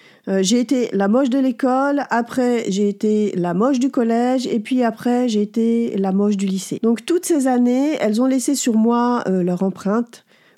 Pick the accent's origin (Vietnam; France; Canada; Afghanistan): France; northern France; moved away as an adult; now in Paris, France; À 18 ans, j'ai quitté ma ville natale du nord de la France et je suis arrivée à Paris.